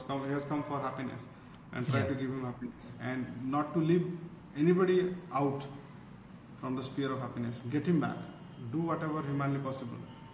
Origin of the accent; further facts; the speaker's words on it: Odisha, India; born there; Yeah, so of course I was born in Odisha, and people back in Odisha, they never knew that we are doing all these things.